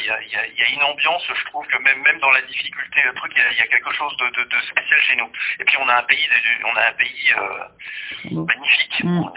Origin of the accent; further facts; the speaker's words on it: France; la culture française, la façon de vivre chez nous, en France et puis en Europe en général.